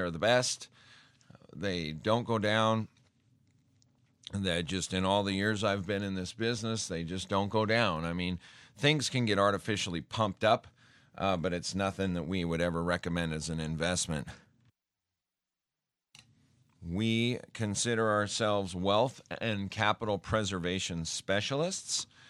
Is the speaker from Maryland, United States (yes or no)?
no; Spokane, Washington, United States; They say, you're from Spokanee, and I'm like, close enough. So anyway, we're from Spokane, Washington.